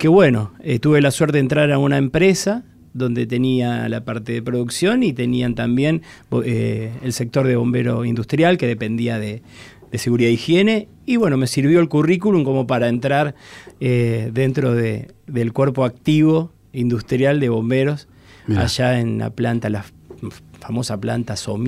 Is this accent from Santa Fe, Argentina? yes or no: no; Lanús, Buenos Aires Province, Argentina; also born or lived in Monte Grande / Corrientes; si bien soy porteño, yo nací en Lanús.